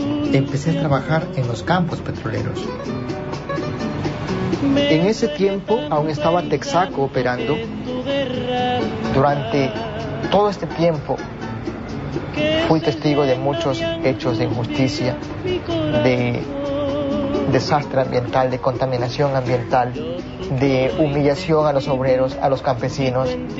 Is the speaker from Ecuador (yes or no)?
yes; Amazon, Ecuador; Yo vivo en la Amazonía ecuatoriana, soy de Xuxupingo. Cuando yo tenía 14 años, empecé a trabajar en los campos petroleros.